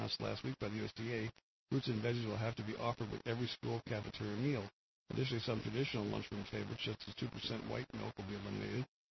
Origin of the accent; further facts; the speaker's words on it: New Jersey, United States; also born or lived in Pennsylvania; When I moved from New Jersey to Pennsylvania, we went to we were living in a rural area, you know, pretty much.